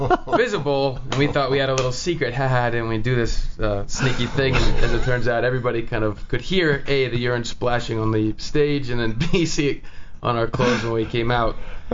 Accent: Texas, United States; my best buddy Scott Hayes and I, we grew up in Texas together.

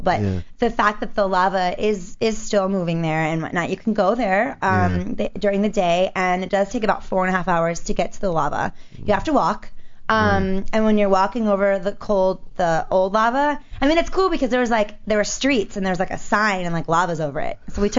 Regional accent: Maryland, United States; where I grew up in Maryland, it's a lot going on over there.

